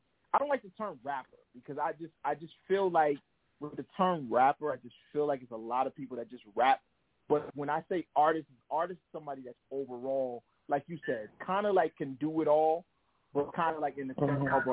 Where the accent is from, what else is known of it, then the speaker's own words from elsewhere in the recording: Brooklyn, New York, United States; So I am from the East New York section of Brooklyn, New York